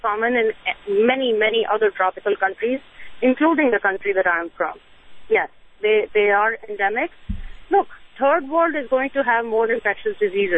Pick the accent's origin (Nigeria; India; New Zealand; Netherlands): India; now in United States; I am from India, an immigrant and a physician.